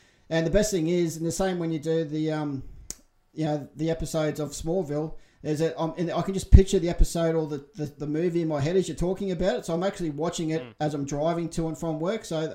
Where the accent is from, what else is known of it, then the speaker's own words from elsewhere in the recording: Australia; I'm actually an Australian soldier